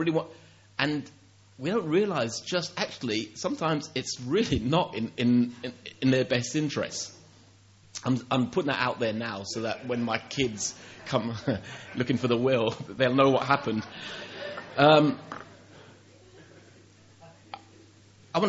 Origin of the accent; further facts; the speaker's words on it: United Kingdom; I had to remind her that I'm British and. And so is she